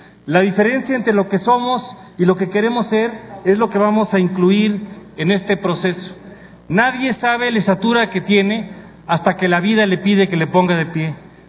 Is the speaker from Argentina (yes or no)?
no; Mexico; Los que somos mexicanos orgullosos, los que llevamos a México en la piel